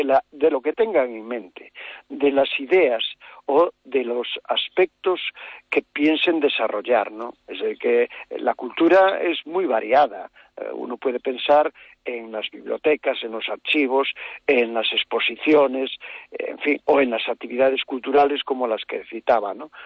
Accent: Vigo, Galicia, Spain; born there; a los que nacimos en Vigo

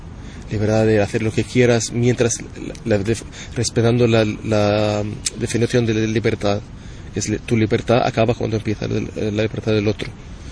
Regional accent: West Bank, Palestine; yo soy de Cisjordania, no puedo ir a Gaza, nunca me dejaron ir.

